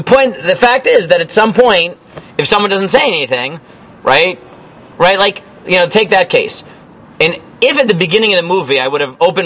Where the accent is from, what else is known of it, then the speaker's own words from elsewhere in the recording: United States; because, like, I grew up in America.